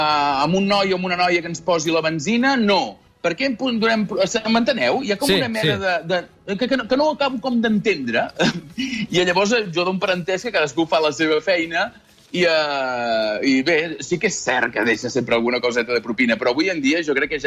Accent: Arbúcies, Catalonia, Spain; de petit, a Arbúcies, que era on anava a l'escola

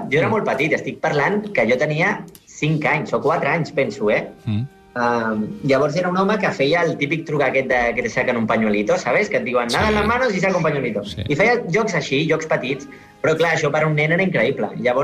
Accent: Badia del Vallès, Catalonia, Spain; now in Barcelona, Spain; jo sóc de Badia del Vallès, però he viscut gairebé des dels 17 anys a Barcelona

